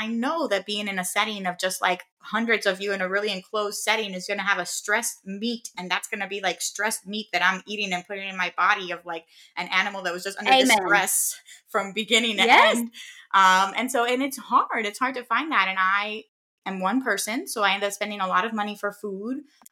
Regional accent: Philadelphia, Pennsylvania, United States; Even where I grew up in Philadelphia, and I think the best ice cream in the world is actually in Amish country, Pennsylvania.

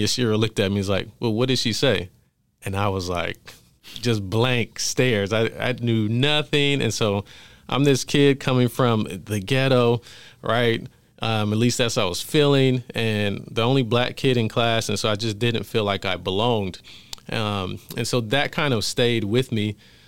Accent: Los Angeles, California, United States; the community needed to remind me of my home growing up in South Central LA, Inglewood, Watts. Those were kind of the communities that I was used to growing up. And then later we moved to the Inland Empire

